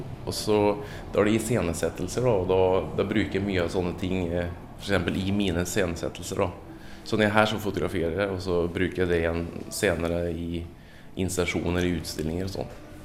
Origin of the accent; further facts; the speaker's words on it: Norway; also born or lived in Sweden / Denmark / Finland; now in Rome, Italy; och så är jag från Norge, men jag är född i Sverige. Men jag bodde i hela Skandinavien och så i Danmark. Ja, Finland också.